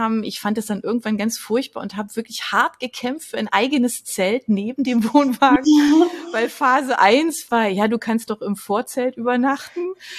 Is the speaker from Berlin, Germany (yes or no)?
yes; Berlin, Germany; ich komme ja auch aus Berlin